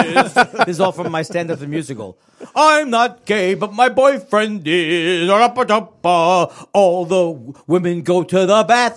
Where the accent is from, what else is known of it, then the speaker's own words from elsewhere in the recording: Queens, New York, United States; I grew up in Queens.